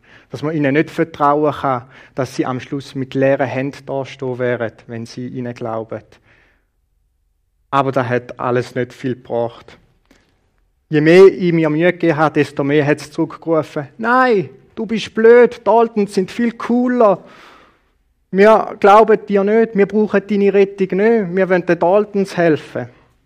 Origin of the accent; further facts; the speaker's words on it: Uzwil, St. Gallen, Switzerland; Ich bin in Uzwil aufgewachsen und bin in FCG in Flawil gegangen.